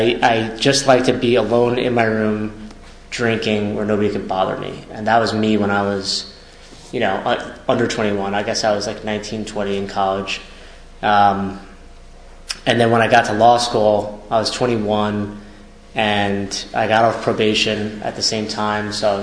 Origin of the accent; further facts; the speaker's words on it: New York, United States; I grew up in Long Island, I sort of had a normal upbringing